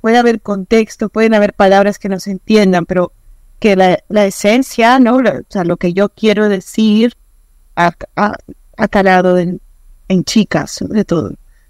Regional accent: Lima, Peru; yo finalmente soy de Lima.

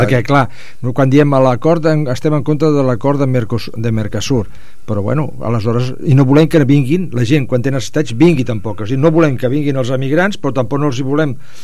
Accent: Tudela, Navarre, Spain; Sí, jo sóc de Tudela

